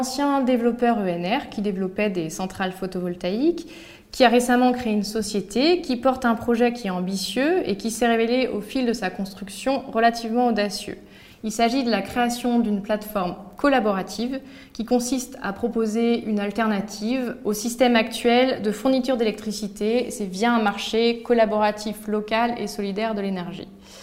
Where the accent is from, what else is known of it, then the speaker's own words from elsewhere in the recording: Brittany, France; Donc, je suis bretonne